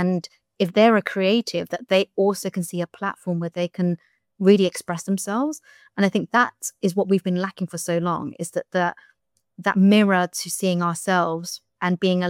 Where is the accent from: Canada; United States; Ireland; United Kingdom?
United Kingdom; born there; I also very much identify as British because I was British born.